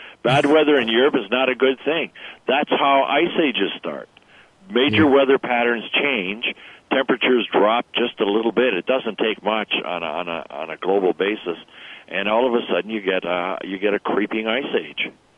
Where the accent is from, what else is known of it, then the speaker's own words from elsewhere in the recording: Canada; I'm a Canadian